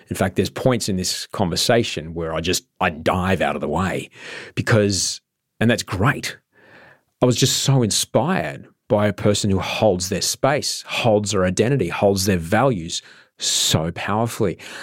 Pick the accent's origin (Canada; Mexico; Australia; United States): Australia; Queensland; I grew up in Queensland. I was at the school of the landed gentry and their doctors and lawyers. My parents were the doctors.